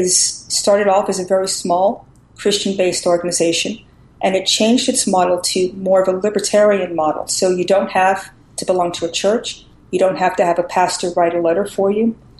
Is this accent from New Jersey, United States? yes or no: no; New York, United States; And so I'm a New Yorker, actually, initially.